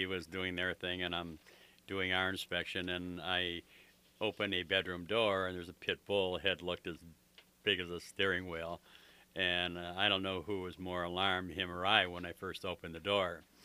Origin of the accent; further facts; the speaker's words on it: Hammond, Indiana, United States; Well, and I was born and raised in Hammond, and I'm going to stay in Hammond.